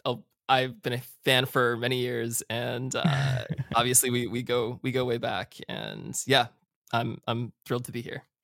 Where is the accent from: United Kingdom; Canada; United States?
United States; New Jersey; also born or lived in New York; I grew up in Jersey, but I was born in New York.